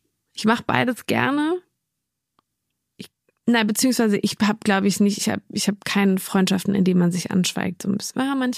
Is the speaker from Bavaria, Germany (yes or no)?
no; Cologne, North Rhine-Westphalia, Germany; now in Berlin, Germany; also ich wohne seit 10 Jahren fast in Berlin und ich fühle mich in Berlin schon auch total zu Hause, aber ursprünglich komme ich aus Köln und manchmal fehlt mir die rheinländische Frohnatur hier in Berlin.